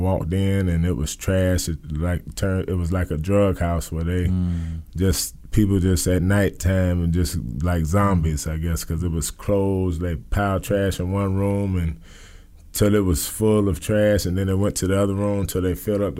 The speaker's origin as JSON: {"language": "English", "region": "Ohio", "country": "United States", "said": "You know, and I, you know, I'm from Ohio, so I don't even know"}